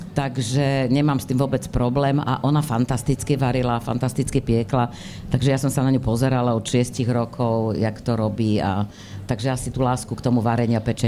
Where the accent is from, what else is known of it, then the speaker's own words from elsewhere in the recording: Bratislava, Bratislava Region, Slovakia; ja som v tomto Bratislavčanka, konečne môžem povedať, že ja som Bratislavčanka